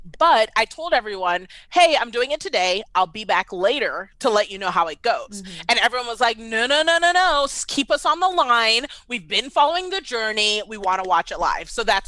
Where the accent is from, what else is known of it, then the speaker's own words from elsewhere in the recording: Washington, District of Columbia, United States; now in Atlanta, United States; So like, I was born and raised in D.C.